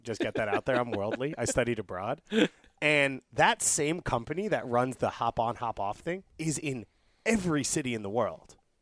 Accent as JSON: {"language": "English", "region": "New York", "country": "United States", "said": "I'm a New Yorker, so I'm, like, required to."}